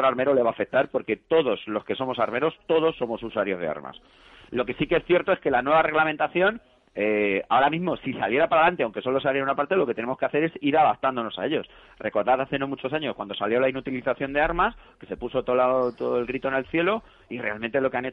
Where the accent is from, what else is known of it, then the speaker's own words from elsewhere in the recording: Spain; nosotros somos usuarios, somos españoles, pagamos nuestros impuestos